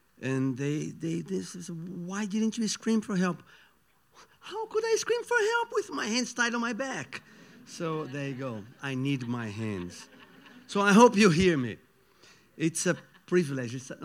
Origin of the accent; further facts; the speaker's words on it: Brazil; English is a second language; I come from Brazil, so Brazilians are like that, right?